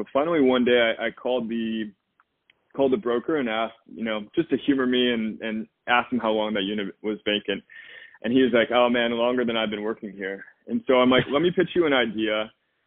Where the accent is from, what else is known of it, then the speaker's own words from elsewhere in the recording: Midwest, United States; Well, it's really interesting because I'm from the Midwest.